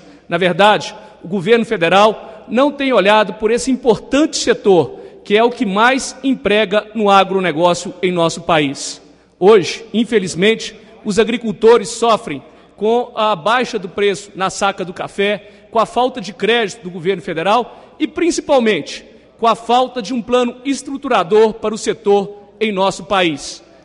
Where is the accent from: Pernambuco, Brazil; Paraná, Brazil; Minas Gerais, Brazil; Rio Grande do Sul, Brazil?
Minas Gerais, Brazil; Sou de Minas Gerais, o estado maior produtor de cafés do país e o maior produtor de café do mundo.